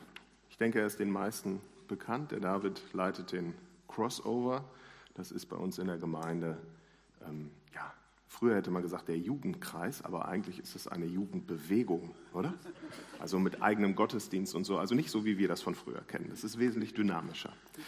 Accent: Cologne, North Rhine-Westphalia, Germany; ich komme aus Köln, da ist das mit Düsseldorf immer so ein bisschen schwierig.

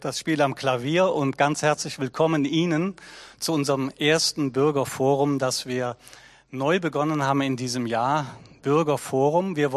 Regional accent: Cologne, North Rhine-Westphalia, Germany; born there; ich bin in Köln geboren und weshalb ich das erzähle, kommt gleich.

